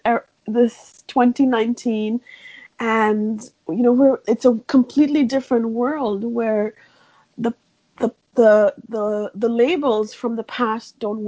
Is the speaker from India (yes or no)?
yes; India; So I grew up in India, and I come from a very traditional family.